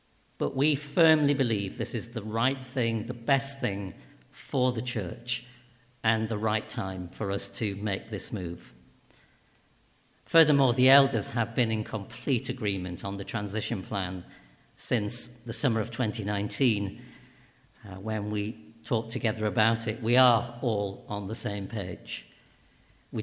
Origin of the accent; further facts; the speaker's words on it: Lancaster, North West England, United Kingdom; One of those dots was my hometown of Lancaster. And in that moment, a voice said internally, one day I will pastor a church in my home city.